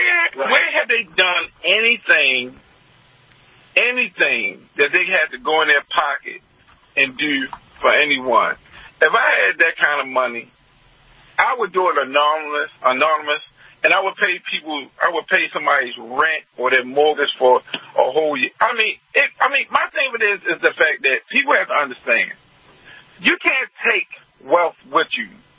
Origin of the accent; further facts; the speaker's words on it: New York, United States; I mean, I'm from New York, and I can tell you … done nothing.